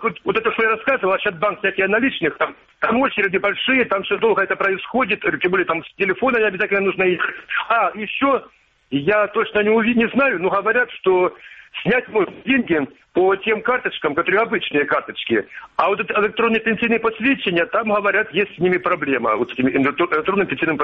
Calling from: Kramatorsk, Donetsk Oblast, Ukraine; Краматорск.

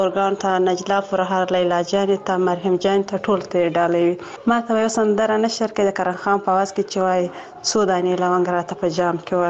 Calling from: Faryab, Afghanistan; د فاریا ولایت نه مې اړیکه نیولې ده.

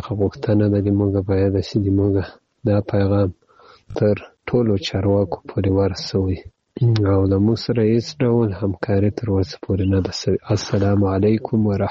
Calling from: Ghazni, Afghanistan; زه د غزنی دی ولایت دی اکدی ولسوالی څخه تاسو ته پیغام پرېږدم

